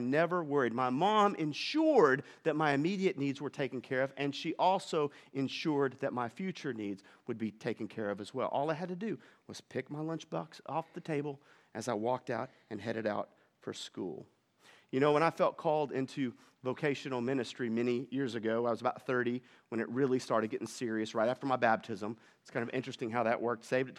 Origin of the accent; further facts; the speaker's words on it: Arkansas, United States; Hey, I'm from Arkansas, so I can pick on Arkansas, right?